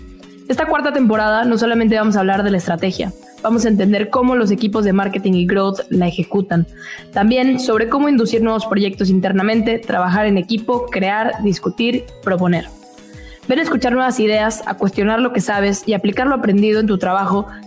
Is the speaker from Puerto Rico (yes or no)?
no; Monterrey, Nuevo León, Mexico; now in Mexico City, Mexico; yo soy de Monterrey, yo vivo en Ciudad de México y conozco la marca